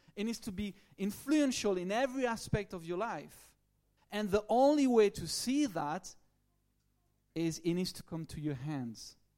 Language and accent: English; France; English is a second language; Believing is a weird word, because in your culture, the British one, in my French culture, in the Italian culture of my wife, believing pretty much stays here.